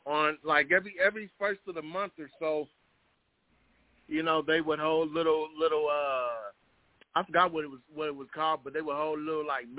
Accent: Wichita, Kansas, United States; You know, a lot of people who don't know, I'm originally from Wichita, Kansas, you know.

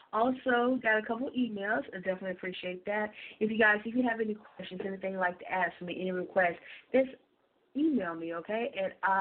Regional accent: Alabama, United States; He's one of my favorite artists out of my home state of Alabama.

